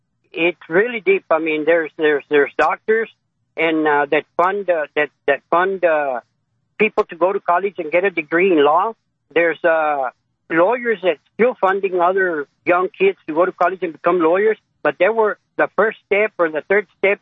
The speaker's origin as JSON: {"language": "English", "region": "Texas", "country": "United States", "tie": "born or raised there", "said": "I was born and raised in Stark County."}